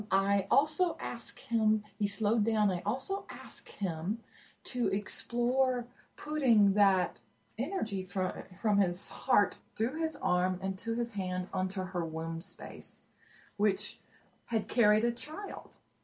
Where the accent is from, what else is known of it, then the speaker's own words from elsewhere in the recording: Deep South, United States; And I'm also coming from the Deep South as well, and there's still a lot of repression.